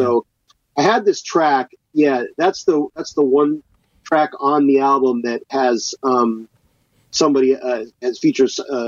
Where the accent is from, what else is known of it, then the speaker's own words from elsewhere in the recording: Seattle, Washington, United States; also born or lived in Texas; So I basically spent from 2 years old till I was 26 living in Seattle.